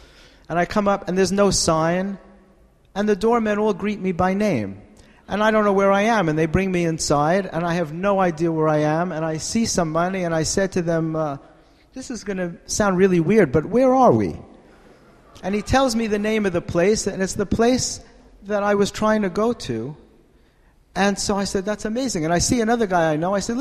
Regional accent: Bronx, New York, United States; When I grew up in the Bronx, it was very rare to have Jewish heroin addicts.

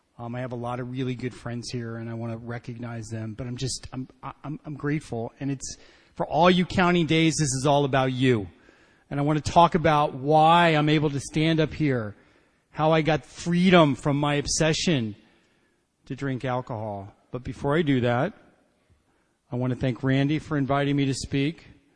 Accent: Kentucky, United States; I was born in Kentucky, a poor white gay boy in Kentucky, and that's enough to drink right there.

